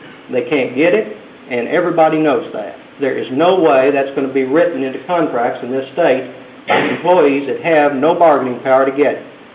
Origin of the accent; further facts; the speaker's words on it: Houston, Texas, United States; from Houston.